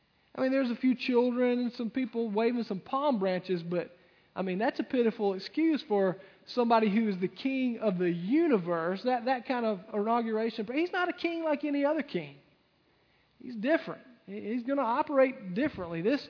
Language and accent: English; Lyman, United States; I'm from Lyman. And so violence and revenge, that's part of who I am. I mean, you mess with somebody from Lyman and we'll cut you.